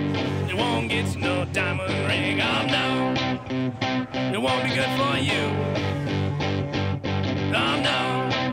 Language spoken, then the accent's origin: French; France; Nous, en tant que Français, c'est vrai que c'est l'extrême.